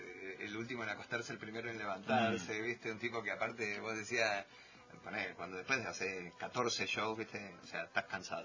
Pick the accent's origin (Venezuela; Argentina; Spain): Argentina; Buenos Aires; Pero los argentinos todos vivimos en Buenos Aires.